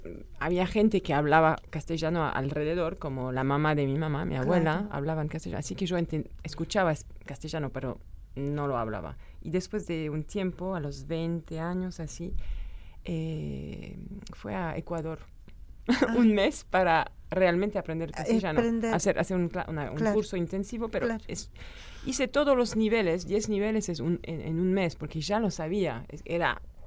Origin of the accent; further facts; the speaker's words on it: Geneva, Switzerland; also born or lived in Bern; Yo nací en Berna, pero crecí en Ginebra.